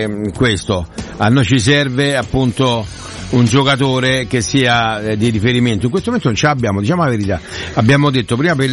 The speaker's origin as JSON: {"language": "Italian", "town": "Rome", "region": "Lazio", "country": "Italy", "said": "Io sono romano, lo so come funziona."}